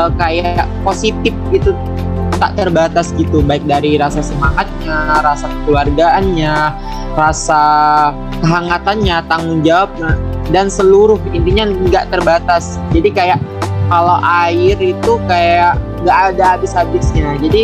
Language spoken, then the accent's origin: Indonesian; Bangka Belitung Islands, Indonesia; now in Indralaya, Indonesia; aku asalnya itu dari Bangka Belitung. Sekarang aku berdomisili di Indralaya